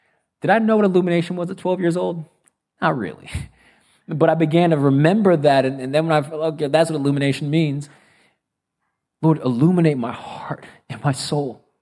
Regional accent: United States; because I'm very American

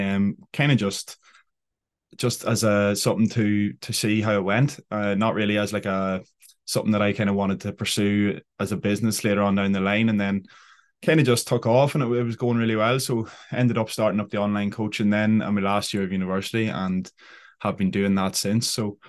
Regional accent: Northern Ireland, United Kingdom; from County Fermanagh.

